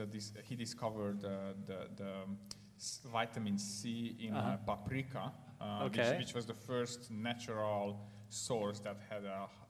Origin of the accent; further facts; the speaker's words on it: Ukraine; I grew up in Ukraine as a Hungarian, and my dad is a pastor, and he's still pastoring two small churches in Ukraine, and I grew up in a Christian home